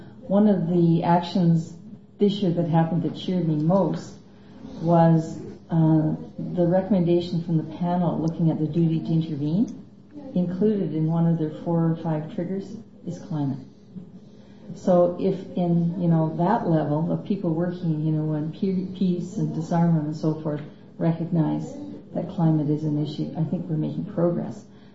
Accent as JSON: {"language": "English", "region": "Alberta", "country": "Canada", "said": "I can say that clearly because I come from Alberta, so I'm suffering that fate both federally and provincially"}